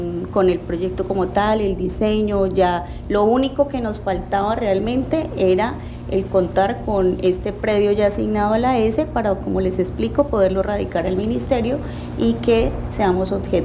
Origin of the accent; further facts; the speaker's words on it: Guaviare, Colombia; Somos de la Colombia profunda también